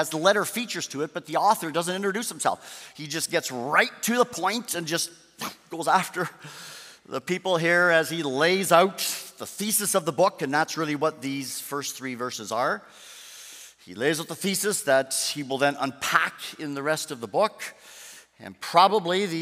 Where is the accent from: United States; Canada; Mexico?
Canada; In my home country of Canada